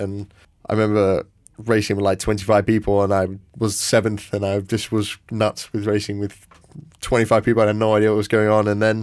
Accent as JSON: {"language": "English", "country": "Malaysia", "tie": "born or raised there", "said": "I was born and raised in Malaysia."}